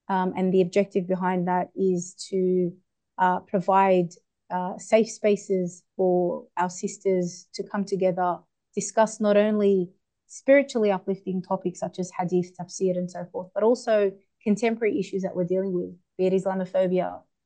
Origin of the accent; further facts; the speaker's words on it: Australia; I was born and raised here in Australia. I went to back in the days, a public co-ed high school where I was the only hijabi for a good number of years.